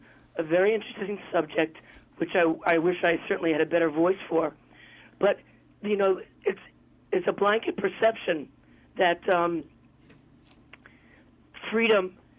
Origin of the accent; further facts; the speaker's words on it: United States; take it from the point of view of a kid who's growing up in America in the middle of the 20th century and sees all these things happening. You know, I'm still that kid